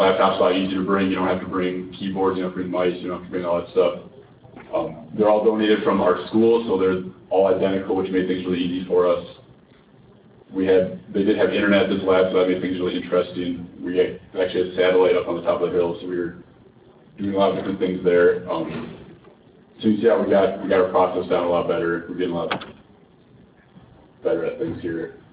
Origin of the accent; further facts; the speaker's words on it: Milwaukee, Wisconsin, United States; I'm also from Milwaukee with Garrick.